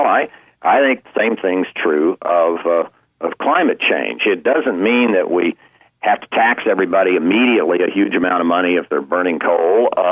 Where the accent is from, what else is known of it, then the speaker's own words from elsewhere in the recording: Oklahoma, United States; as I said, my home state of Oklahoma